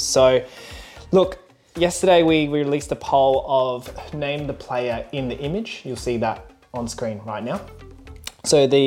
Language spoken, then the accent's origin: English; Hong Kong; I'm from Hong Kong, so I would love for them to win.